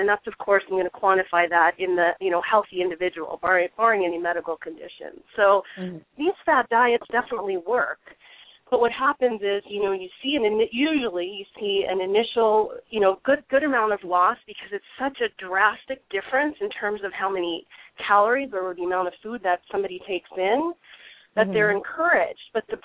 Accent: East Coast, United States; You know, I remember I grew up on the East Coast, so there was this, you know, famous diet

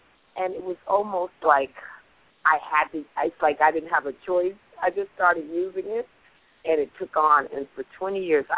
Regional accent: Paterson, New Jersey, United States; I was born and raised in a small little town called Paterson, New Jersey, and it was also known as Silk City. And it's about 20 miles outside of New York, west of New York.

